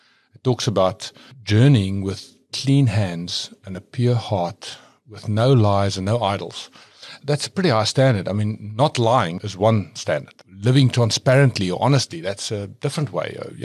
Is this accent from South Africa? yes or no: yes; Pretoria, Gauteng, South Africa; now in Stellenbosch, South Africa; Born and bred in Pretoria, and but now I live in Stellenbosch.